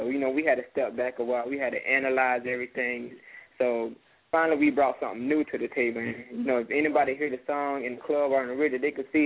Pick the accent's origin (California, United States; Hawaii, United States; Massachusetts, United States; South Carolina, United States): South Carolina, United States; Darlington; also born or lived in Florence; Okay. Well, I was born in Florence, but you know I was raised in Darlington, aka Darlington.